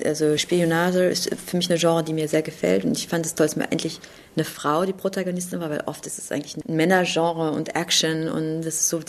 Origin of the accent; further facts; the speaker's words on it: Germany; now in France; Ich komme zwar aus Deutschland, bin seit 25 Jahren weg, lebe in Frankreich, bin aber nicht Französin, weder noch Amerikanerin